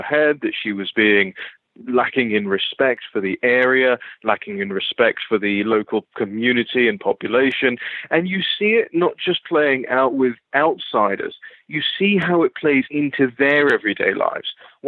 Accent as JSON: {"language": "English", "region": "London", "country": "United Kingdom", "tie": "born or raised there", "said": "I grew up with this around me. I'm from London, and so I saw Tower Hamlets in East London changing before my very eyes."}